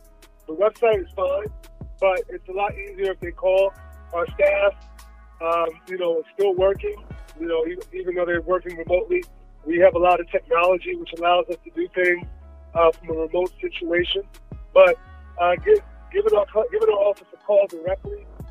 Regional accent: New York, United States; also born or lived in Florida; now in Atlanta, United States; No, I'm from New York.

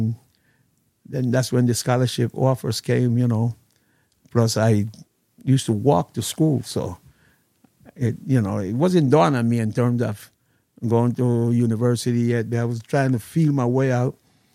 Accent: Costa Rica; would you believe that growing up in Costa Rica, I spoke English before I speak Spanish.

